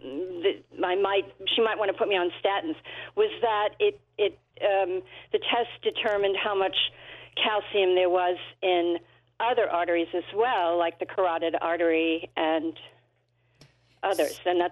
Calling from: Red Hook, New York, United States; I'm calling from Red Hook.

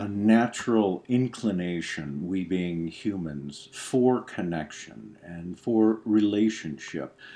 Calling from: Bozeman, Montana, United States; Well, we are calling from Bozeman, Montana

